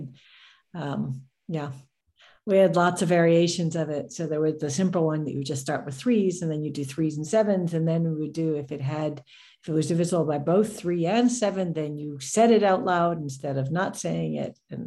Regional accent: New York, United States; So I grew up on Long Island near New York City, about an hour away.

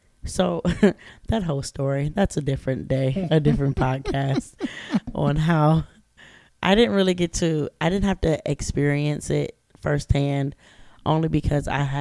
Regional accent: Cleveland, Ohio, United States; Like, we grew up here in Cleveland. Snow and water.

